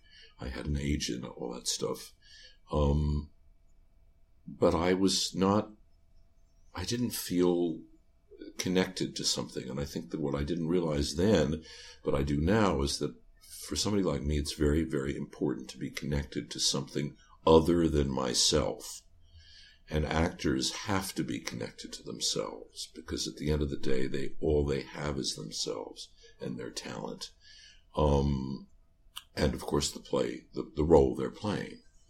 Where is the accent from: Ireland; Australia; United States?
United States; New York City, New York; I'm from New York City.